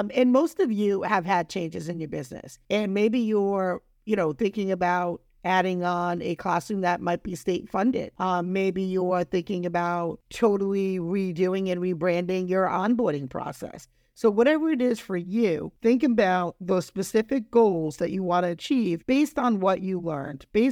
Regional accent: Rhode Island, United States; Like I said, I'm from Rhode Island, and I didn't know anybody at this conference.

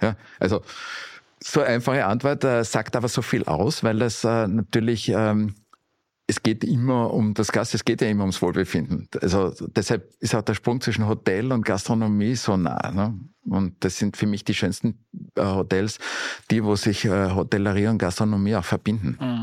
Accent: Graz, Styria, Austria; wenn ich in meine alte Heimat Graz fahre

